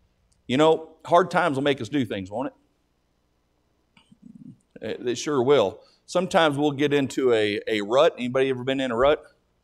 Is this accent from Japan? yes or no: no; Texas, United States; I grew up in the Texas Panhandle. I know the Texas Panhandle, know the area.